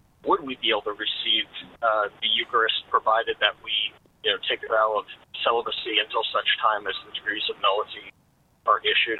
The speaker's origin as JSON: {"language": "English", "town": "Columbus", "region": "Ohio", "country": "United States", "said": "And well, I am from Columbus, Ohio originally, so I am familiar with the Pontifical College"}